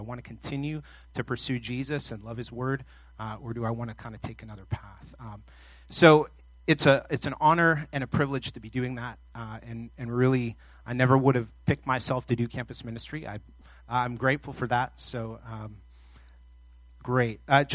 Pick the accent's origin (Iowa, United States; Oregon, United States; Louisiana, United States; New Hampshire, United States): New Hampshire, United States; Now, for a native northerner like myself, because I was born and raised in New Hampshire, that's just weird, okay?